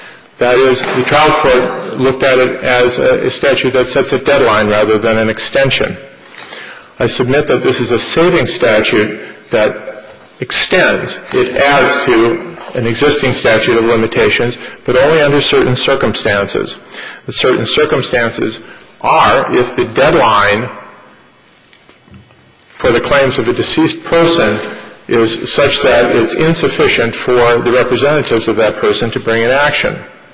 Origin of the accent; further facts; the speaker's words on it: Duluth, Minnesota, United States; I'm an attorney from Duluth, Minnesota.